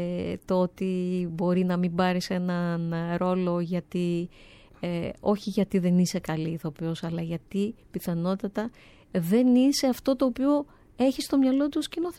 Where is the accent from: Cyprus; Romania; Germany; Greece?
Greece; Crete; Χαίρομαι ιδιαίτερα που είναι από την πατρίδα μου την Κρήτη